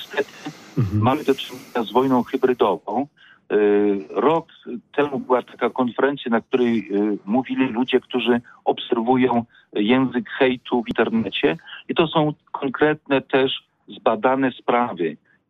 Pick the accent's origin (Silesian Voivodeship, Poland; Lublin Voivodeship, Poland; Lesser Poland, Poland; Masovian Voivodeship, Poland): Lublin Voivodeship, Poland; Lublin; Proszę, jestem z Lublina pochodzę.